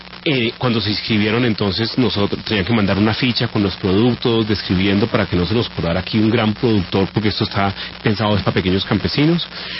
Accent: Bogotá, Colombia; Nuestra misión como bogotanos mañana es que los campesinos se devuelvan con los costales vacíos y los bolsillos llenos.

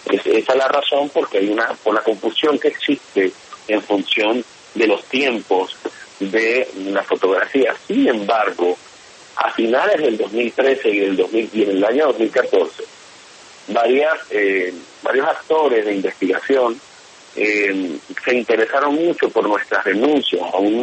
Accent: Táchira, Venezuela; Sí, por supuesto. Soy del Táchira.

